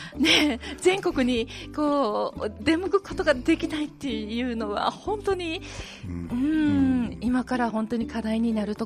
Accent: Osaka, Japan; 大阪行った時に思うんですよ。自分は暮らしてた時はね、もう生まれ育ってるはずやのに

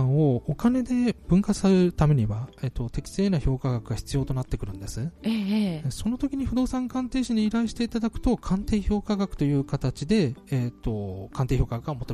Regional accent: Ayabe, Kyoto, Japan; はい、私は綾部市出身なんですが

